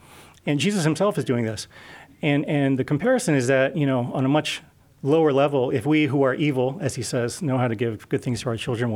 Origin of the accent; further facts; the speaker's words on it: Hawaii, United States; So it really had a lot to do with where I grew up. I grew up in Hawaii. It's a beautiful place. Still have family there.